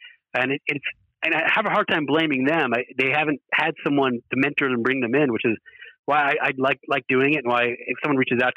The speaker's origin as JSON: {"language": "English", "country": "United States", "said": "because I'm the American there, and the South Africans especially don't want to hear that from an American."}